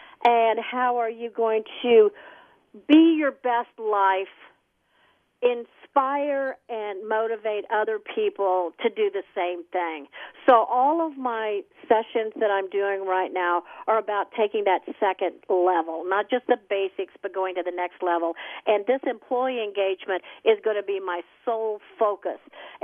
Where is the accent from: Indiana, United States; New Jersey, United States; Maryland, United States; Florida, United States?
Indiana, United States; I grew up in Indiana and went to the same university that David Letterman went to.